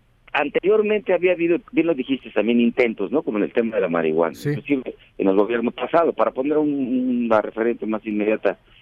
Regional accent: Guerrero, Mexico; soy guerrerense, soy senador de la República de Guerrero

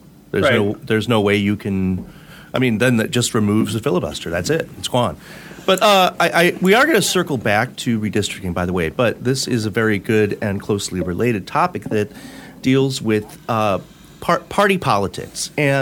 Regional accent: New York, United States; It partly comes from where I grew up in New York and other things.

